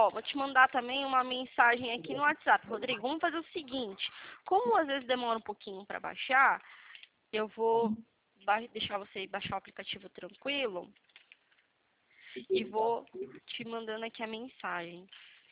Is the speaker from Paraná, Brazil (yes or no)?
no; Atibaia, São Paulo, Brazil; DDD 011, eu sou daqui de Atibaia, interior de São Paulo.